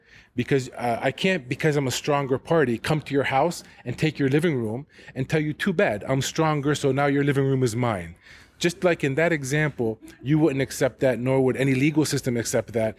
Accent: Youngstown, Ohio, United States; born there; So I was born in Youngstown, Ohio, for example. Still a Palestinian, but I happen to be a Palestinian who was born in America.

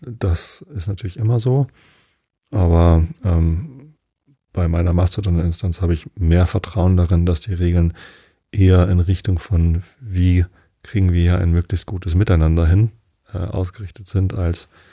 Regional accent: Wistedt, Lower Saxony, Germany; Ich habe ja meine Jugend in Wisted verbracht. Das ist 2 Dörfer weiter. Also gelte ich schon mal nicht als Karkensdorfer. Außerdem habe ich 11 Jahre in der Stadt gelebt.

